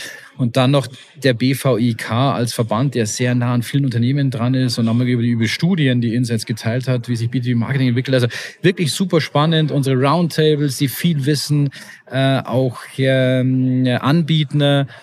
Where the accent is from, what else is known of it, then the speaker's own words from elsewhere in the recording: Bavaria, Germany; Das wir als, oder ich als Bayer verstehe ihn ganz gut.